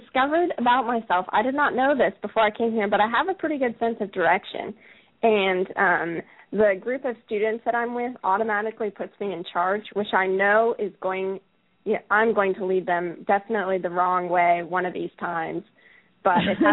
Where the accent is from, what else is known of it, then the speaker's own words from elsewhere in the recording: Montana, United States; also born or lived in Virginia; now in London, United Kingdom; I am from Montana, and moving to Virginia was a bit like a foreign country when I first went there.